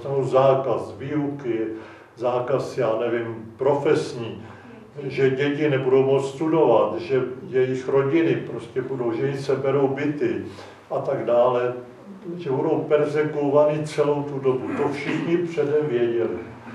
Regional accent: Plzeň, Plzeň Region, Czechia; když máme my tu šanci tady jako Plzeňáci se setkat tady v tomto prostředí krásném

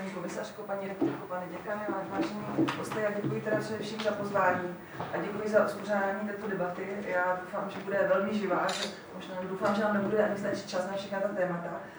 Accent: Zlín, Zlín Region, Czechia; pocházím z baťovského kraje, ze Zlína

